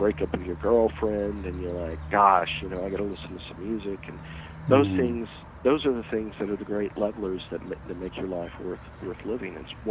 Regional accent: Oklahoma, United States; I come from Oklahoma, so there's a bit of an evangelical thing about me, I guess.

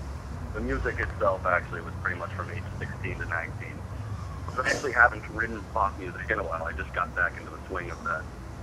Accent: Rust Belt, United States; The Rust Belt, really, and growing up in the Rust Belt, it's like the 80s never left.

